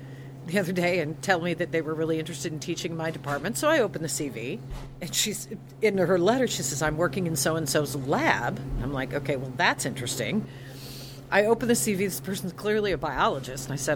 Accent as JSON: {"language": "English", "region": "Oregon", "country": "United States", "said": "I'm from Oregon. We call this a nice spring day where I'm from."}